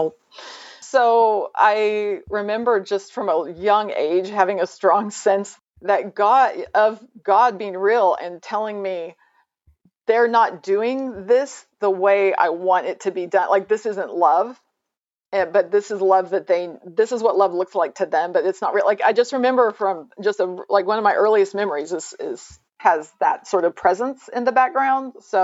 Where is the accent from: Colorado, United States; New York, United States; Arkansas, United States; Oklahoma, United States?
Arkansas, United States; up in Baptist and non-denominational churches in the South from Arkansas.